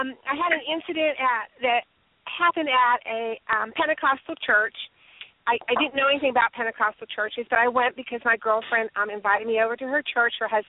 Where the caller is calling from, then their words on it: Cleveland, Ohio, United States; I'm calling from Cleveland.